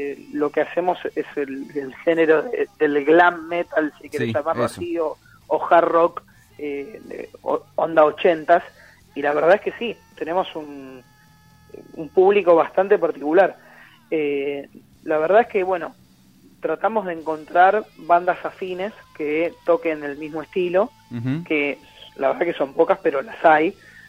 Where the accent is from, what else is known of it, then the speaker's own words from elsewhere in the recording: Buenos Aires, Argentina; Yo soy de Villa del Parque.